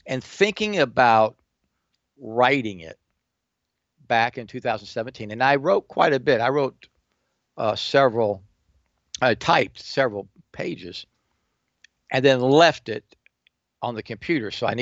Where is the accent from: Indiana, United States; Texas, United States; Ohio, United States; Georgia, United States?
Indiana, United States; born there; I was born in Indiana. I was raised in cold country.